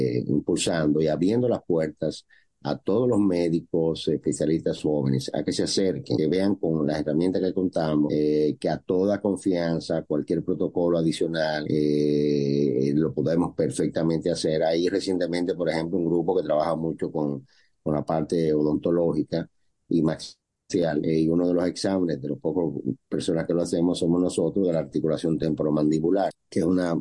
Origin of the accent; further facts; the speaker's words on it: Dominican Republic; Todos somos dominicanos, todos somos hermanos, todos necesitamos.